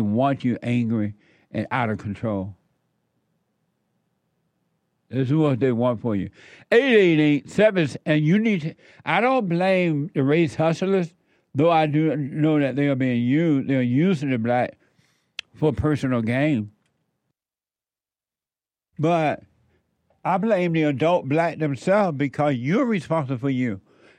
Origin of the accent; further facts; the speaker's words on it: Alabama, United States; When I was growing up in Alabama, you never heard of any stuff like that.